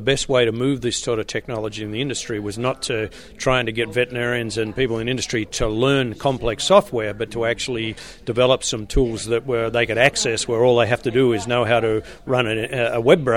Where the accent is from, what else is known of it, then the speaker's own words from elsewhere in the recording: Australia; Okay, I'm an Australian native and a veterinary graduate of Melbourne in 1975